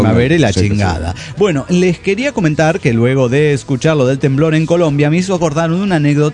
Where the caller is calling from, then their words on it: Detroit, Michigan, United States; de Detroit, Michigan, United States.